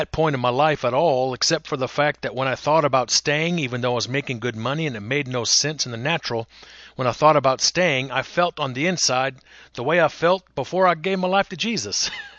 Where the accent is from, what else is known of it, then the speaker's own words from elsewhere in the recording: New Orleans, Louisiana, United States; I'm originally from South Louisiana, born in New Orleans, Louisiana, but lived around the world. My father was in the oil industry.